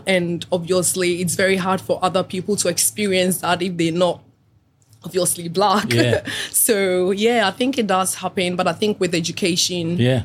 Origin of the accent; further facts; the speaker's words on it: Ghana; now in Australia; growing up in Ghana and having our food and our culture to Australia.